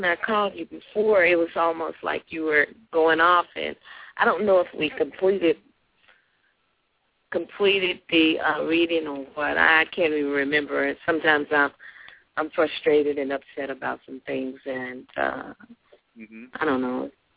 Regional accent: Tennessee, United States; Tennessee.

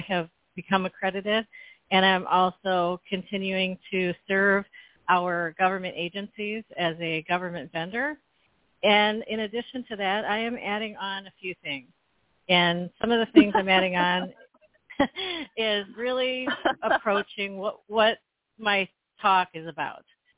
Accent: Geneva, Ohio, United States; I started my career actually at the age of 19 when I worked as a nursing assistant in my hometown of Geneva, Ohio, for several years until I moved to Cleveland

